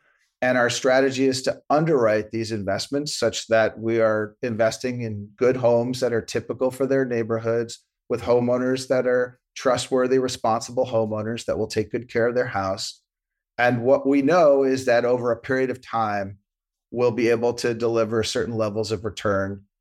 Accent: Brooklyn, New York, United States; And so for sure, by growing up in Brooklyn and my parents', you know, housing experience and some of our friends and family has definitely played a part

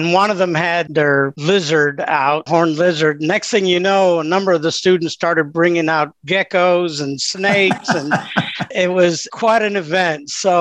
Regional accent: Illinois, United States; I am from the Midwest. I grew up in Illinois, and I went to ag schools in Illinois, North Carolina, Tennessee, worked in the southern part of the U.S.

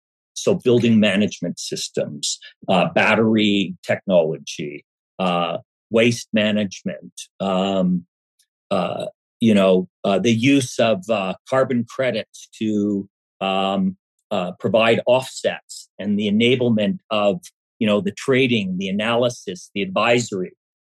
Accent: Vancouver, British Columbia, Canada; I come from Vancouver, Canada. I never saw a summer over 30 degrees centigrade or 90 degrees Fahrenheit.

